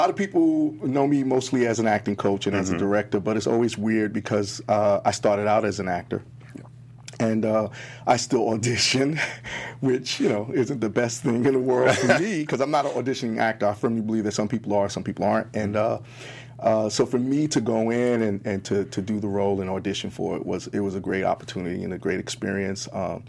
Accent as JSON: {"language": "English", "town": "Brooklyn", "region": "New York", "country": "United States", "tie": "born or raised there", "said": "But Brooklyn, New York, growing up in Brooklyn, New York in the 80s, man, you know, there's nothing more special than that."}